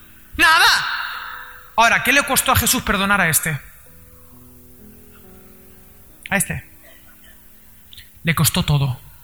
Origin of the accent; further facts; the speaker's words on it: Spain; Yo soy español, yo soy así quietito.